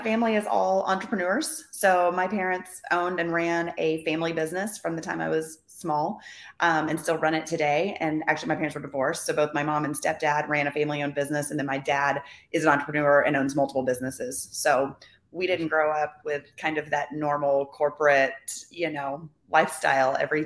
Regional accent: Bedford, Texas, United States; I grew up in the Hirschfields, Bedford area, kind of out by Dallas-Fort Worth Airport.

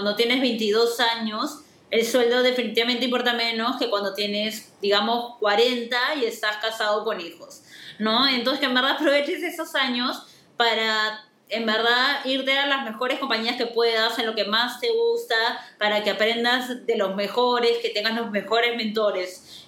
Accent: Peru; Como peruanos, que creo que se ha ido reforzando en los últimos años.

